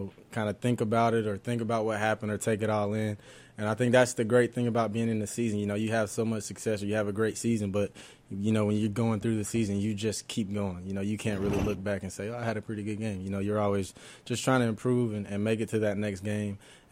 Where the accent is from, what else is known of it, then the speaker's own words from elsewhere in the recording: Atlanta, Georgia, United States; You know, growing up in Atlanta, of course, I'm a Braves fan.